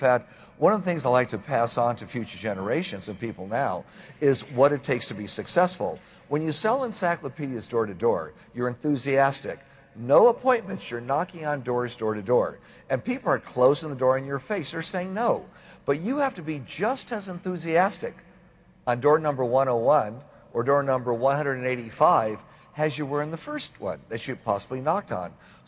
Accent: Los Angeles, California, United States; I was born and raised in downtown Los Angeles. My parents were immigrants. My dad from Italy, my mom from Greece. I'm first generation American.

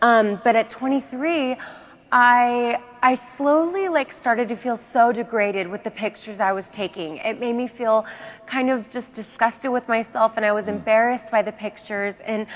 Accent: Salem, Oregon, United States; now in California, United States; So I'm from Salem, Oregon, and I always told my mom, Mom, I want to move to LA.

